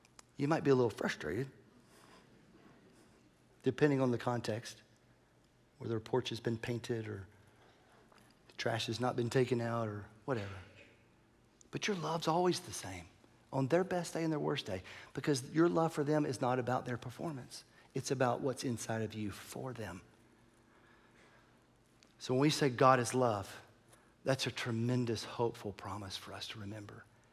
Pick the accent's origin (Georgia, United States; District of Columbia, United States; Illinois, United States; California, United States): Georgia, United States; Atlanta; born there; I shared the story that when I was born in Atlanta 57 years ago now, that my mom and dad started to say, I love you, right?